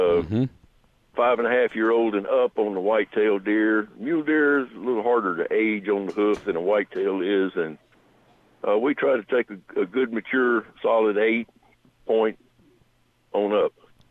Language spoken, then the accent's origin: English; Florida, United States; moved away; That's the way I was raised. I'm originally from Florida.